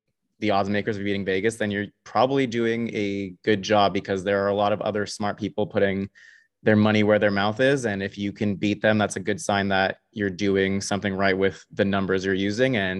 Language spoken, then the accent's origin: English; Toronto, Ontario, Canada; And I am from Toronto, so I'm a Leafs fan.